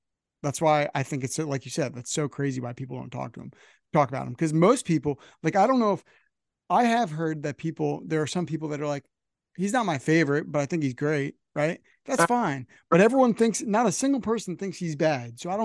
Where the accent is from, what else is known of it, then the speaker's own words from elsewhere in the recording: New Jersey, United States; I'm from Northern New Jersey, so I don't have that as often